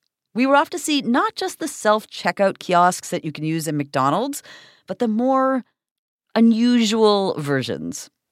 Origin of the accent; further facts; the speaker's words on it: Toronto, Ontario, Canada; And this is my hometown. So I made like a list of places for us to go.